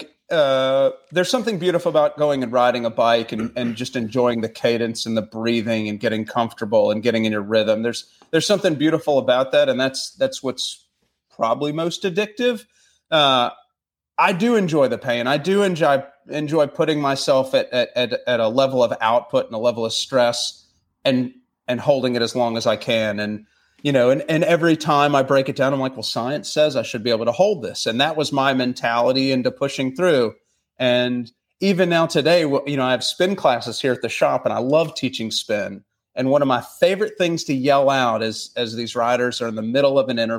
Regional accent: the South, United States; especially growing up in the South, they're not in like desirable areas. We're not on the West Coast.

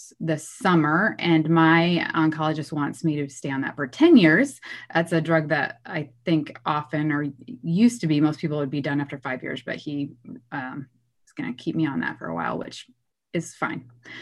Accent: Iowa, United States; I'm from the Midwest. I'm from Iowa. I've lived in Iowa my whole life.

